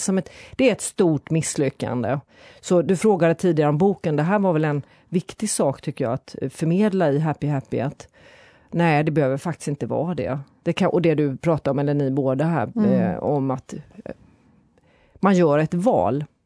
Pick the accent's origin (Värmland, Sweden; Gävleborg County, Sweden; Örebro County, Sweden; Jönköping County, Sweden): Jönköping County, Sweden; Jönköping; vi bodde i Jönköping, det är så högkristligt. Mm. Vi har ju fler kyrkan invånare nästan i den där stan där jag växte upp.